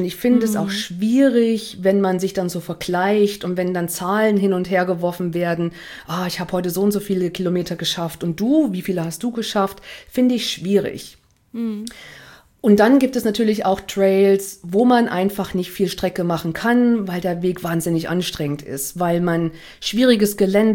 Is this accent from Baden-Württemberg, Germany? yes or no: no; Thuringia, Germany; Ich komme ja aus dem Thüringer Wald und da war der Rennsteig immer ein großes Thema